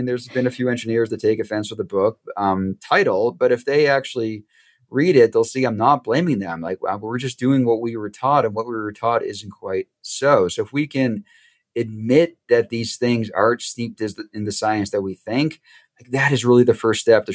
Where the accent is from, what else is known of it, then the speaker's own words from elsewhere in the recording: Boston, Massachusetts, United States; when I grew up in the Boston area, people could point the streets that they love.